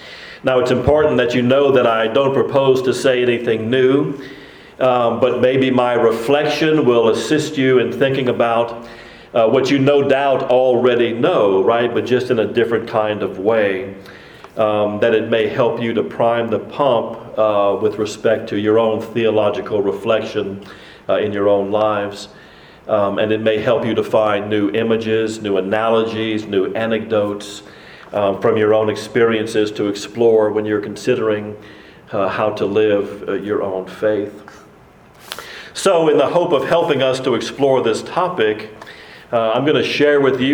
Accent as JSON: {"language": "English", "town": "Abbeville", "region": "Louisiana", "country": "United States", "said": "I'm from Abbeville, Louisiana, and that's rice and crawfish country too."}